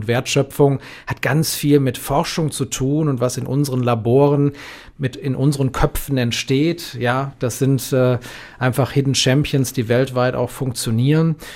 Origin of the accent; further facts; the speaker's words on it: Essen, North Rhine-Westphalia, Germany; Für meine Heimatstadt habe ich mich noch nie geschämt. Ich bin manchmal in Berlin dann Essenerklärer